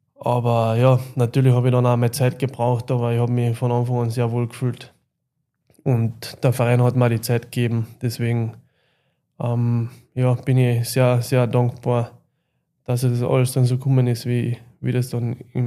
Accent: Linz, Upper Austria, Austria; Ja, als Linzer, wenn man da einmal gespielt hat, wird man es immer im Herzen tragen und immer vermissen.

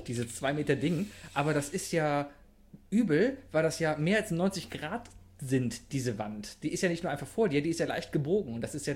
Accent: Cologne, North Rhine-Westphalia, Germany; Es mag daran liegen, dass ich als Kölner drauf bin

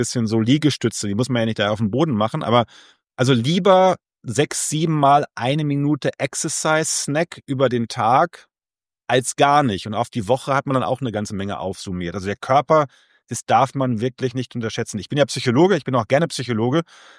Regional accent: Hamm, North Rhine-Westphalia, Germany; wie wir bei uns in Hamm sagen

